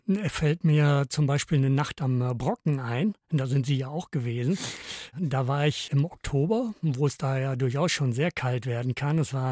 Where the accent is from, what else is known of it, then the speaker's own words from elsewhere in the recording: Sondermühlen, Lower Saxony, Germany; In Sondermühlen, das ist ein ganz kleines Dorf, so damals 300 Einwohner, heute sicher ein bisschen größer. Bei Melle, das ist schon etwas bekannter, bei Osnabrück.